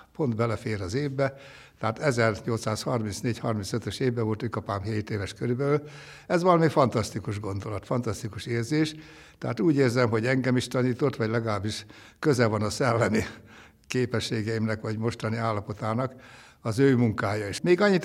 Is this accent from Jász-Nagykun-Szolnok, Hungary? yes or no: yes; Kisújszállás, Jász-Nagykun-Szolnok, Hungary; born there; én abban a szerencsés helyzetben vagyok, hogy olyan városban születtem, Kisújszálláson, ahol ő, Arany János, 1834-35-ös tanében tanított